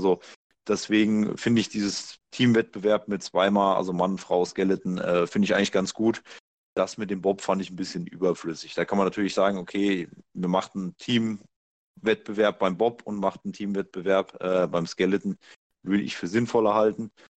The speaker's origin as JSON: {"language": "German", "region": "Hesse", "country": "Germany", "said": "dass ich als Hesse endlich mal einen hessischen Bobpiloten betrachten kann."}